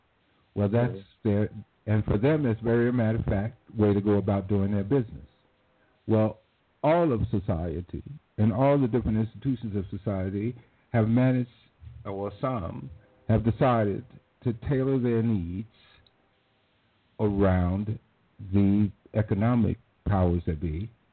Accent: the South, United States; New York is, for me, it was an education because I came from the South.

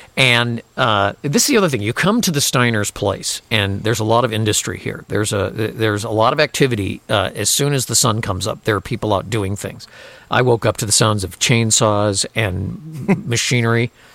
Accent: Chicago, Illinois, United States; we grew up in the South Side of Chicago. We're not going to say where, but we grew up, you know, South Side.

